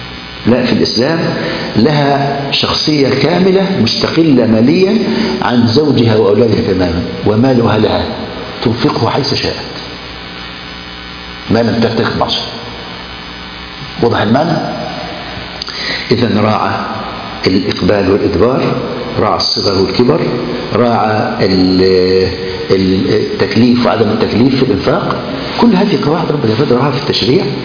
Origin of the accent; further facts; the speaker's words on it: Egypt; إن كان هوا عند بنت مطلقة، وده اللي حصل عندنا في مصر.